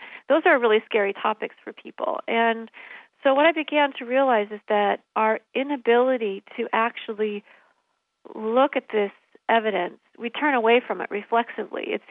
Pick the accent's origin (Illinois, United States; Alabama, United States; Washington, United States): Illinois, United States; I went back to my hometown, a highly industrialized area along the Illinois River